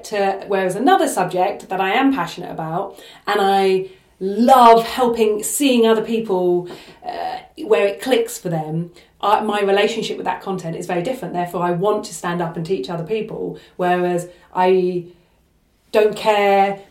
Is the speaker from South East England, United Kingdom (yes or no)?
yes; Folkestone, South East England, United Kingdom; So I grew up in Folkestone.